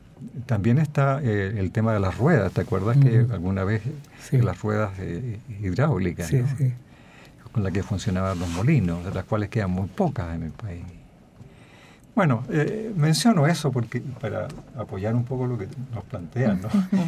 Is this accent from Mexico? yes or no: no; Ñuble, Chile; Yo soy un provinciano de Ñuble, y viajaba a Santiago cuando niño con mi padre